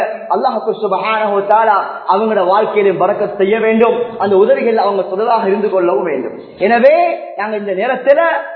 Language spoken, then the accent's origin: Tamil; Eastern Province, Sri Lanka; நான் கிழக்கு மாகாணத்துல பிறந்து வளர்ந்தவன் என்ற அடிப்படையில் எனக்கு தெரியும்.